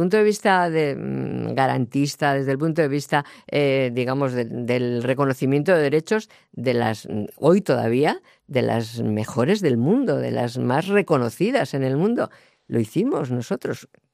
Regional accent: Basque Country, Spain; yo que vengo del País Vasco, nosotros hemos hecho las elecciones en el País Vasco

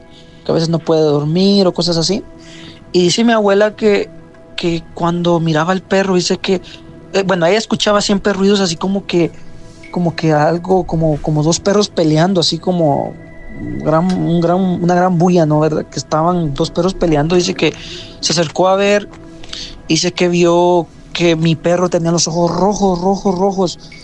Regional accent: Guatemala; now in Omaha, United States; Yo soy de Guatemala. Bien, pero estoy amigos. Viviendo ahorita en Omaha, Nebraska, ya llevo 7 años viviendo acá.

